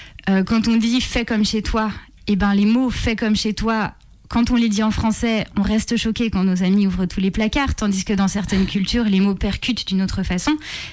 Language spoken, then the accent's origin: French; France; Et quand on leur explique que chez nous, en France, ça fait bizarre de regarder quelque chose ou d'appeler des gens en mangeant